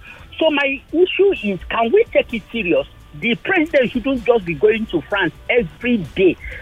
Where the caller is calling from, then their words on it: Agungi, Lagos, Nigeria; I'm calling from Agungi.